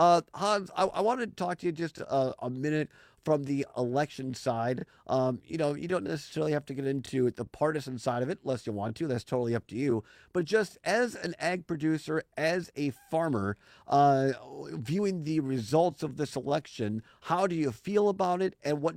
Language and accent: English; Wisconsin, United States; You know, I don't pawn myself off as one, but I grew up in Richland County.